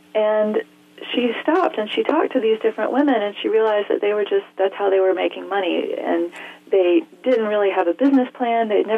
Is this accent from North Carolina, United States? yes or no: yes; Asheville, North Carolina, United States; I come from Asheville, North Carolina, which has a very strong Scotch-Irish heritage and a lot of folk medicine that seems to me to be very superstitious.